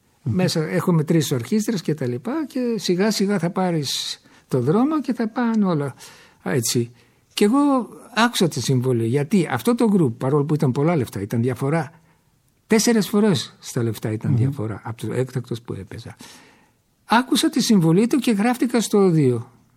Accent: Langadas, Central Macedonia, Greece; Γιατί η καταγωγή μου είναι από το Λαγκαδά.

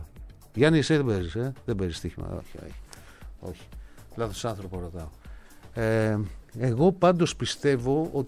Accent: Kirki, Eastern Macedonia and Thrace, Greece; το χωριό μου λέγεται Κίρκη, βρίσκεται στον Εύρο, 25 χιλιόμετρα βόρεια της Αλεξανδρούπολης. Δυστυχώς έχουν μείνει μόνο 30 κάτοικοι μόνιμοι. Δεν έχει σχολεία, μπακάλικο, ούτε καν καφενείο.

